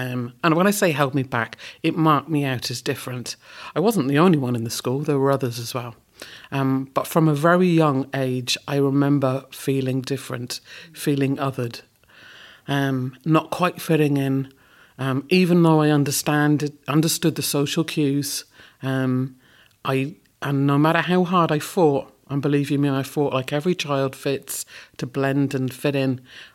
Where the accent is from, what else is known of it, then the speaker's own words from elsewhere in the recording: London, United Kingdom; born there; moved away; I come from a long line of migrants as well. So I was born in London.